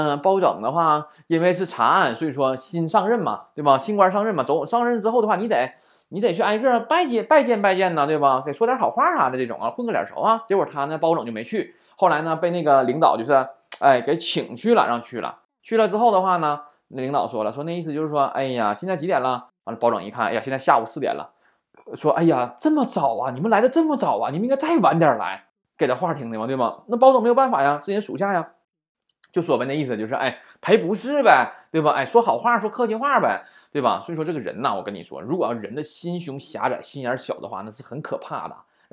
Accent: China; 用在我们这些在中国的中国人身上不太合适

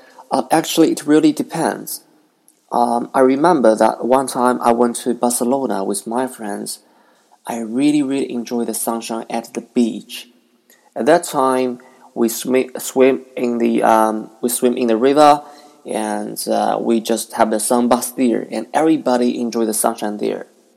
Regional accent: Nanjing, Jiangsu, China; if I just live in my hometown in Nanking

